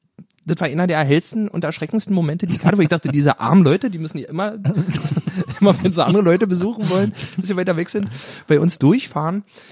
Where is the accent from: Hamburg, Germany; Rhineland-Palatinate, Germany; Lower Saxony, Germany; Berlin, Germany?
Berlin, Germany; Ich bin ja schon immer schon. Berliner.